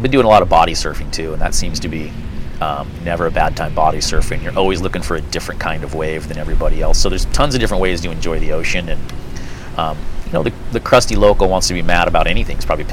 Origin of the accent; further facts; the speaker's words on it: Santa Cruz, California, United States; I grew up in Santa Cruz. And it was paradise as a kid. I grew up in Pleasure Point.